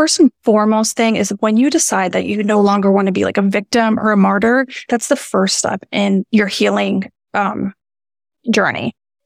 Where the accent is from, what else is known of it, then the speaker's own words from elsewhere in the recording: Miami, Florida, United States; because I grew up in Miami. So that's the thing to do.